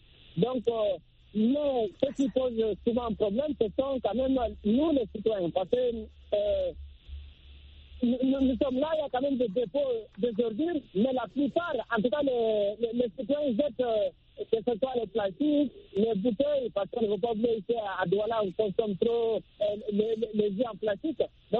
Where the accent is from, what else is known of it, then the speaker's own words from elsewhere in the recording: Guinea; la Guinée-Conakry parce que c'est mon pays d'origine.